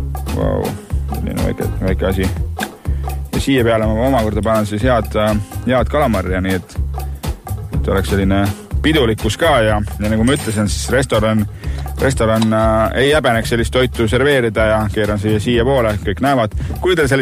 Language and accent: Estonian; Saare County, Estonia; ma olen Saaremalt pärit, siis jupike kiviaed käib ikka mehega kaasas